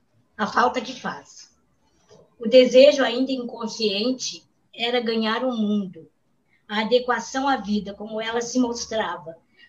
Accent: Jaquirana, Rio Grande do Sul, Brazil; born there; Jaquirana, onde eu nasci.

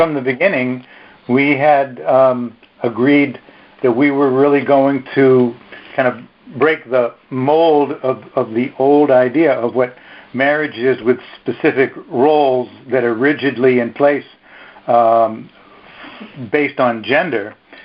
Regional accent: East Coast, United States; We were living on the East Coast at the time. We're both from the East Coast.

